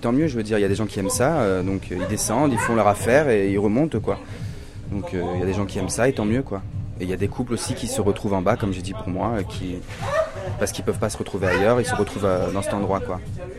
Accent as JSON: {"language": "French", "town": "Paris", "region": "Île-de-France", "country": "France", "moved": "yes", "lives_now": "Marseille, France", "said": "moi, je suis de Paris. Ça fait un an que je suis ici."}